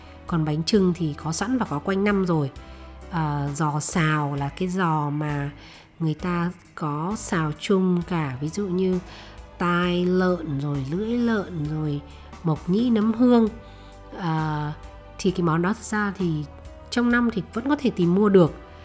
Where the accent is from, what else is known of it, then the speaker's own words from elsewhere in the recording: Hanoi, Vietnam; Mình sinh ra và lớn lên ở Hà Nội.